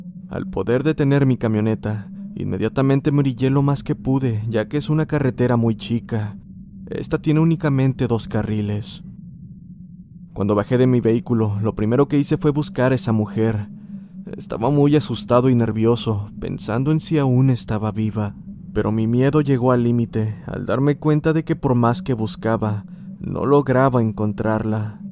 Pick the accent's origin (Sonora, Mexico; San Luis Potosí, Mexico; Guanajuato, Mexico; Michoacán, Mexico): Guanajuato, Mexico; Cortázar; soy originario de Cortázar, Guanajuato. Tengo 22 años